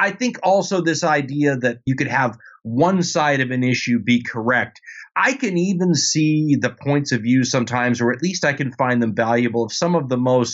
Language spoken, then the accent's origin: English; United States; Obviously, as an American, I'm looking at a system